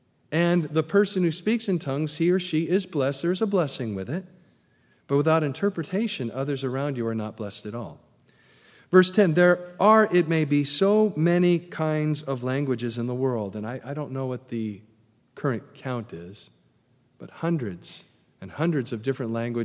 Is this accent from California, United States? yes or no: yes; California, United States; moved away as an adult; In fact, I grew up in California, was there for the first 30 years of my life, and then been out here for a while